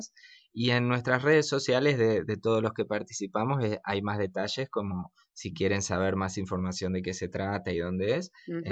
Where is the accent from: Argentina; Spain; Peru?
Argentina; Bariloche, Río Negro; va a ser para mí también importante volver a mi ciudad natal, esta vez con el disco para presentar, y tengo varios invitados de Bariloche